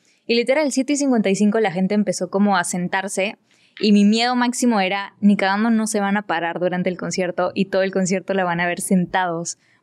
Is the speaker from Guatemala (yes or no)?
no; Lima, Peru; yo solamente había estado acostumbrada a ver conciertos acá en Lima, en mi país, en mi ciudad, mejor dicho. Mi país, mi ciudad.